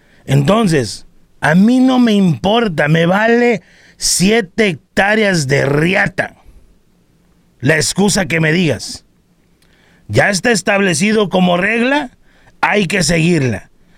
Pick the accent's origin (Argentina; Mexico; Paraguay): Mexico; Pero como mexicanos, pensamos que siempre pueden hacer una excepción por nosotros.